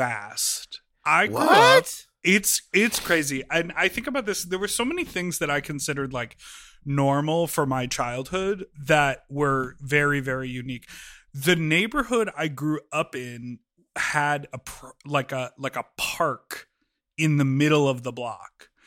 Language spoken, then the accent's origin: English; Evanston, Illinois, United States; Yeah, in Evanston. I grew up, and Evanston has this like annual 4th of July parade